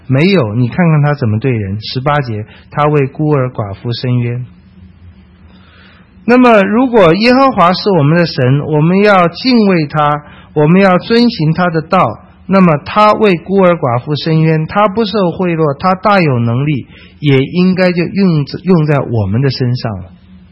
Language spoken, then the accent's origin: Chinese; China; 我们中国人说色厉内荏